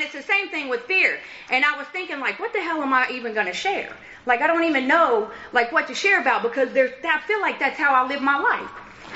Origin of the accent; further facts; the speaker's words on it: Nashville, Tennessee, United States; I'm from Nashville, right? I'm from Tennessee.